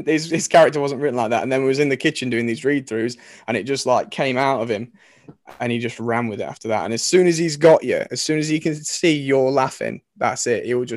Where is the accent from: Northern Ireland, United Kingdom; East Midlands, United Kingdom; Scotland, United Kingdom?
East Midlands, United Kingdom; to be able to shoot it around Derbyshire and around my hometown, and it was brilliant, yeah.